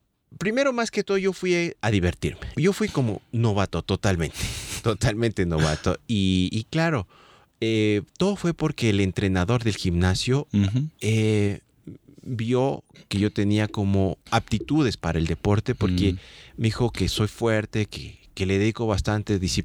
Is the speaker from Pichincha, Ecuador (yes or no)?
yes; Quito, Pichincha, Ecuador; Oriundo de Quito. Mi cédula al menos dice eso.